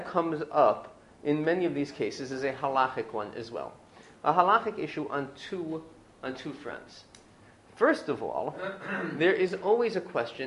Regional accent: Far Rockaway, New York, United States; I remember as a boy, I grew up in Far Rockaway, Lawrence

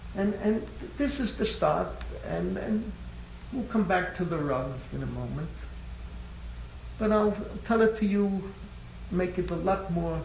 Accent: Bronx, New York, United States; I grew up in the Bronx. There were 1 million Jews in the Bronx when I grew up.

